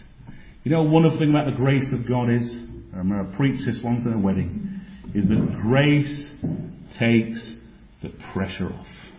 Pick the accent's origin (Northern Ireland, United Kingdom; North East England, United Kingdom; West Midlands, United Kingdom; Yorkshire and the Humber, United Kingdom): Yorkshire and the Humber, United Kingdom; I'm thinking, as a Yorkshireman, I've never been brought up in solid doctrine